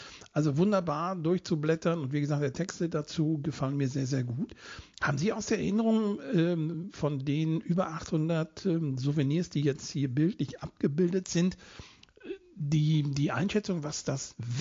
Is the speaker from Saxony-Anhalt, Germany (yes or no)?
no; Warendorf, North Rhine-Westphalia, Germany; Also ich bin damals auf dem Gymnasium Laurentianum hier in meiner Heimatstadt Warndorf gewesen